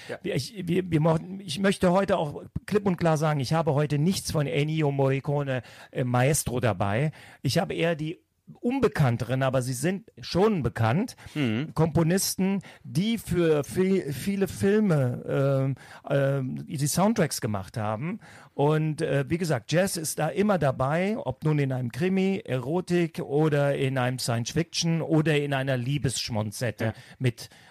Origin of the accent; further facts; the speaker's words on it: Frankfurt am Main, Hesse, Germany; now in Düsseldorf, Germany; Aber ich bin dann in Düsseldorf gelandet. Und ursprünglich komme ich ja aus Francoforte, Frankfurt am Main. Also bin Frankfurter Bub